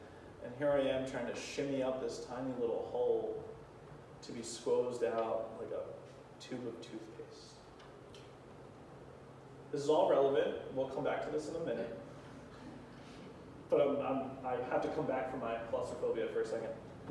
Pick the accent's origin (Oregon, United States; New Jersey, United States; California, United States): New Jersey, United States; Now, I'm from South Jersey. We don't have hills down there.